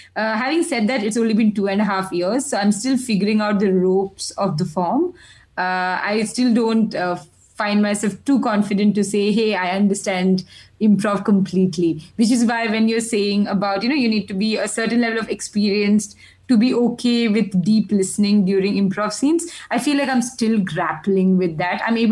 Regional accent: India; first language Malayalam; English is a second language; Malayalam, very Indian vernacular. I started watching English movies only in my 11th grade. In fact, I didn't speak English very well till my 6th grade, because I did not have anybody to speak English with.

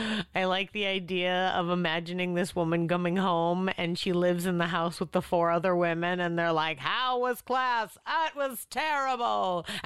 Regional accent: Boston, Massachusetts, United States; No, I grew up in Boston and we didn't have magnet schools

